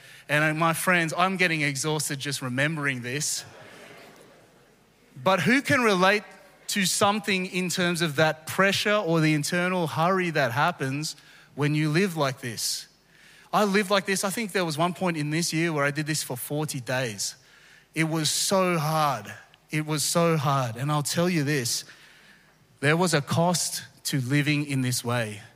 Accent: Philippines; For me as a Filipino, there are some that I don't agree

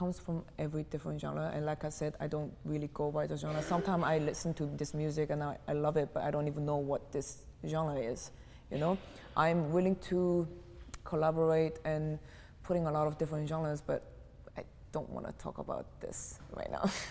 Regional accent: South Korea; English is a second language; now in Berlin, Germany; Because I'm from Korea, Asia, you don't get a sun until like 11 p.m.

